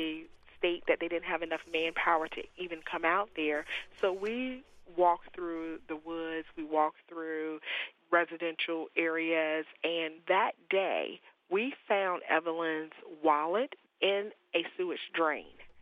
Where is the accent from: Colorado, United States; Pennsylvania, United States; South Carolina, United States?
South Carolina, United States; Spartanburg; a young lady who went missing from Spartanburg, South Carolina, my hometown.